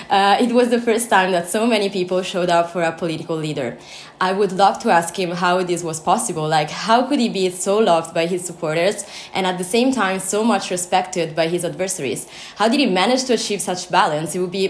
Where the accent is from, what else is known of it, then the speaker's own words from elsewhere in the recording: Rome, Lazio, Italy; English is a second language; now in Prague, Czech Republic; I come from Rome